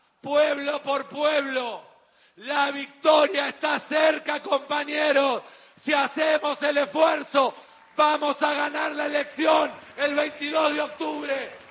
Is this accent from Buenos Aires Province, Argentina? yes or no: yes; Buenos Aires Province, Argentina; con el orgullo de saber como bonaerense que soy, como nacido en el conurbano que soy